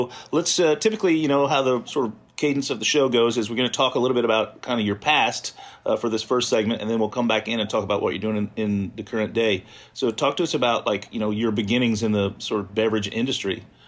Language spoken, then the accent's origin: English; Deep South, United States; I grew up in the Deep South